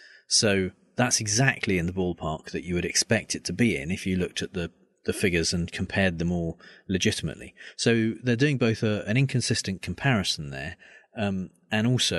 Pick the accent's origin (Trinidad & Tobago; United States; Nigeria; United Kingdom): United Kingdom; And although I'm a Brit, I don't know as much about British politics as